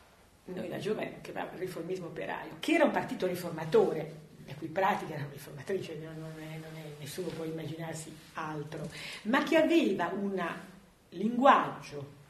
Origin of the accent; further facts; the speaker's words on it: Stradella, Lombardy, Italy; io sono di Stradella